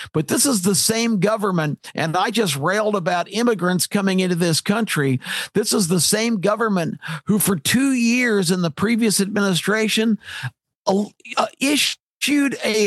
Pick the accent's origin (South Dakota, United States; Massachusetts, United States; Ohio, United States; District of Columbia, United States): District of Columbia, United States; Washington; born there; I remembered what hospital I was born in Washington, D.C., Providence Hospital.